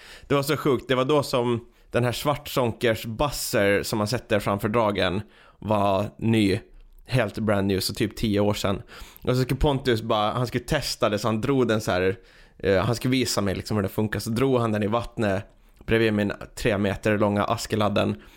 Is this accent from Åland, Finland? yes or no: yes; Åland, Finland; eftersom att jag är ju ålänning